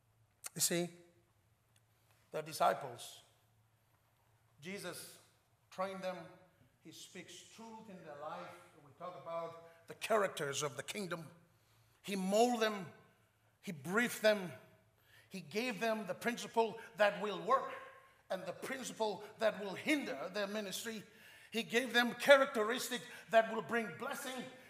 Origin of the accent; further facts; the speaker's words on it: Fiji; I'm not saying that because I'm from Fiji.